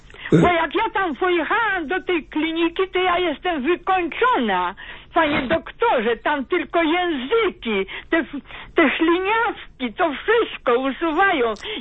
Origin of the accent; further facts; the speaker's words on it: Radom, Masovian Voivodeship, Poland; Wiesz, ja jestem z Radomia.